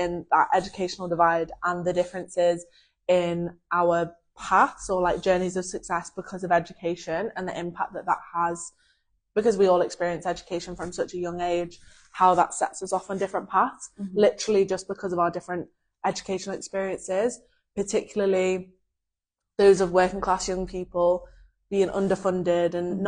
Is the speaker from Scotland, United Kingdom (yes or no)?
no; Manchester, North West England, United Kingdom; It's like, we are Northern Mancunian young people.